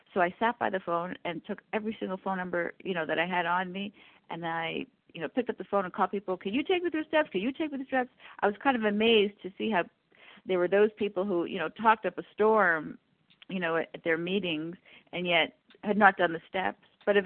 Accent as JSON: {"language": "English", "country": "Canada", "said": "I'm from Canada, and I am a compulsive overeater"}